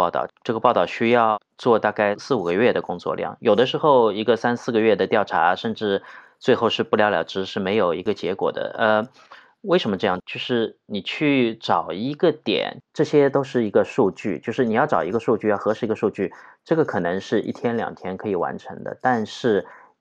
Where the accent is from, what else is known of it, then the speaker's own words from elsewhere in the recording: China; 因为我作为一个中国人在外面工作，我很难去国内采访